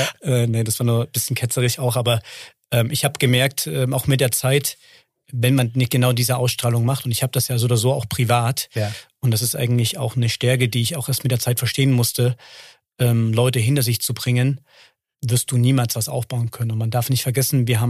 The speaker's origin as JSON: {"language": "German", "town": "Leipzig", "region": "Saxony", "country": "Germany", "said": "Ich komme ursprünglich aus Leipzig. Und ich bin Wendekind und meine Eltern sind hinter der Mauer aufgewachsen"}